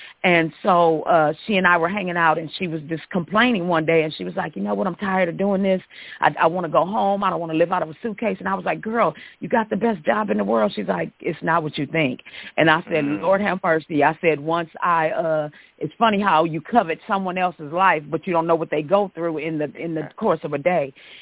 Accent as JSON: {"language": "English", "region": "California", "country": "United States", "tie": "born or raised there", "said": "everybody thinks I'm from the country because I got their ways, but I'm born and raised in Cali."}